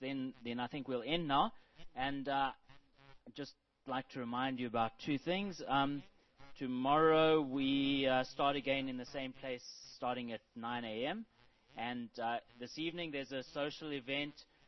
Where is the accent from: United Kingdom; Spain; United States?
Spain; English is a second language; from Spain.